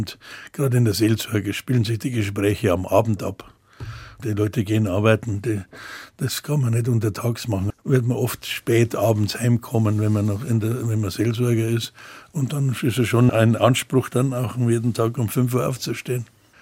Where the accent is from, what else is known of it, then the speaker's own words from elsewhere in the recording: Munich, Bavaria, Germany; accent: Munich Bavarian; So bin ich da in München groß geworden. Man merkt am Münchner natürlich auch am Dialekt. Das ist nicht das reine Bayerisch, sondern es ist etwas verstädtert. Also Hochdeutsch mit bayerischer Einfärbung.